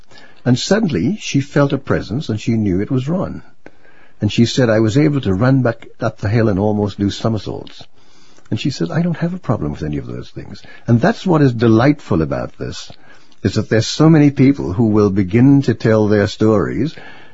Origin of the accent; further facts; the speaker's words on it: Trinidad & Tobago; particularly growing up in Trinidad Tobago, being raised by Irish missionary Roman Catholic priests